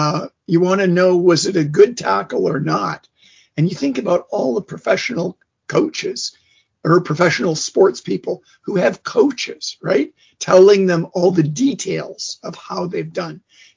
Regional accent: Canada; You know, I'm from Canada, hockey country.

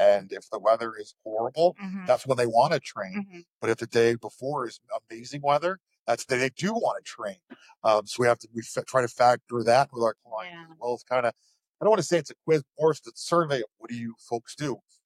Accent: Lake George, New York, United States; I grew up in Lake George, but I'm adopted.

